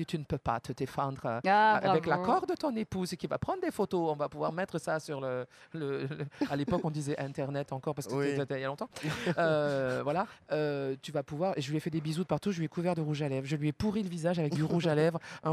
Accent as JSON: {"language": "French", "town": "Montélimar", "region": "Auvergne-Rhône-Alpes", "country": "France", "tie": "born or raised there", "said": "Moi, je suis native de Montélimar."}